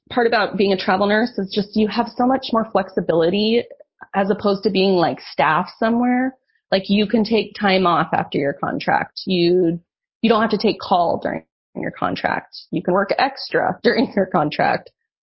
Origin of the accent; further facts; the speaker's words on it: Craig, Colorado, United States; I took an assignment actually in the town I grew up in Craig. And I was staffed there for a year.